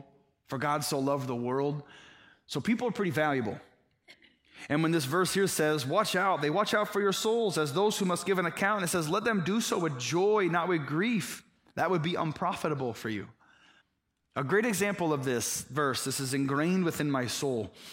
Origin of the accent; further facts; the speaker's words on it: Indiana, United States; I was from Indiana, totally corn-fed.